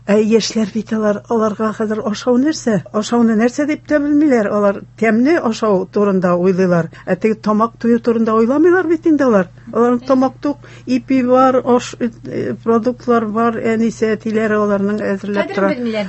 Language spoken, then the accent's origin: Tatar; Naberezhnye Chelny, Tatarstan, Russia; now in Kazan, Russia; Мин Чаллыдан 13 ел Казанда хәзер. Ә пенсияга чыктым мин Чаллыда.